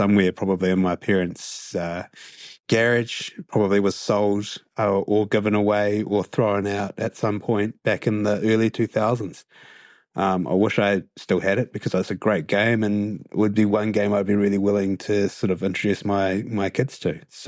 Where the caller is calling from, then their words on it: Wellington, New Zealand; I'm calling from Wellington, New Zealand.